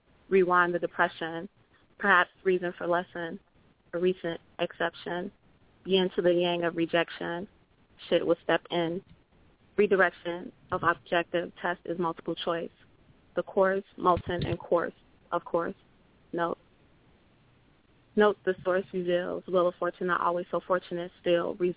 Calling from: Chicago, Illinois, United States; I'm calling from Chicago.

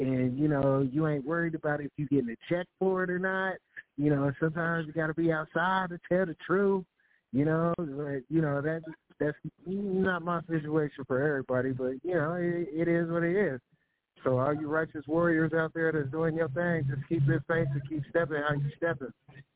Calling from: Phoenix, Arizona, United States; I'm calling from Phoenix, Arizona.

